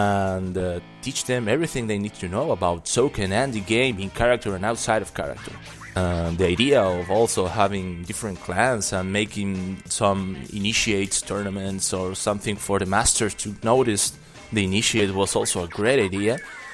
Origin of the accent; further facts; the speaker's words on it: Uruguay; English is a second language; Well, I'm from Uruguay, South America. Sorry if I don't speak really good. I had my accent.